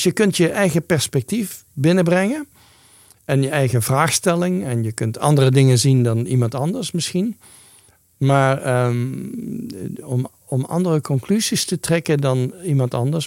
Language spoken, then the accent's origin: Dutch; Netherlands; Ik ben een Nederlander, dus ik kijk op een andere manier, denk ik, naar dit soort zaken.